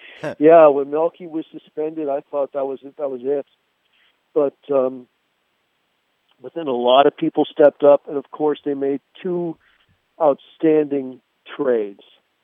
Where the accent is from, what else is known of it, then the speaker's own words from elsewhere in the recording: Menlo Park, California, United States; I grew up a Giants fan. I grew up in Menlo Park. My dad would drive me to 20, 25 miles to games.